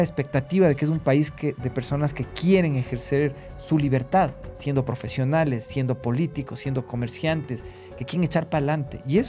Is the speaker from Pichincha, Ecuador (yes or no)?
yes; Quito, Pichincha, Ecuador; A mí, como quiteño, me enchiva